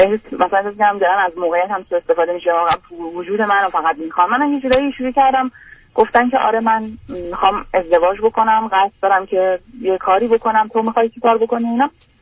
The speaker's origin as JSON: {"language": "Persian", "country": "Iran", "moved": "yes", "said": "وقتی من از ایران رفتم"}